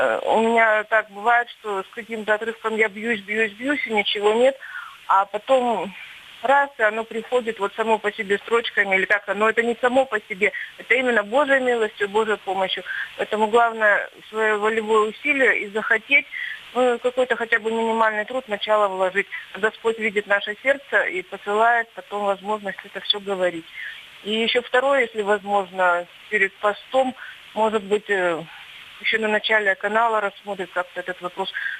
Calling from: Yekaterinburg, Sverdlovsk Oblast, Russia; Здравствуйте, я звоню из Екатеринбурга

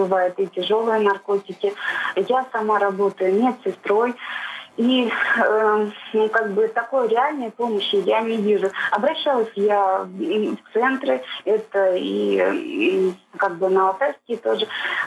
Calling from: Bashkortostan, Russia; я звоню вам из Башкирии.

